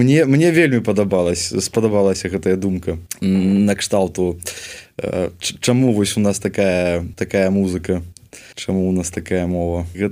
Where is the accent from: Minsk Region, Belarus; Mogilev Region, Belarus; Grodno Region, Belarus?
Grodno Region, Belarus; Hrodna; moved away as an adult; 21-й год я яшчэ быў у Беларусі, я паехаў у гародню да сваёй матулі, і паглядзеў, як мой родны горад стаў пустым.